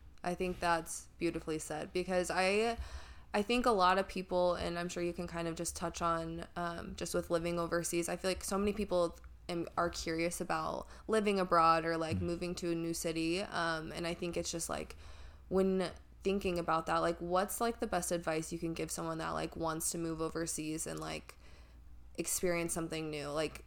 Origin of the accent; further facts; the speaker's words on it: Kansas, United States; because I had the same thing happen to me growing up in Kansas and then moving to San Francisco. That was a huge, huge culture shock.